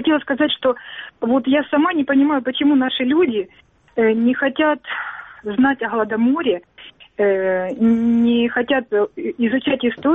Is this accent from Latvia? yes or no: no; Donetsk, Donetsk Oblast, Ukraine; now in Sloviansk, Ukraine; город Славянск. Я переселенка из Донецка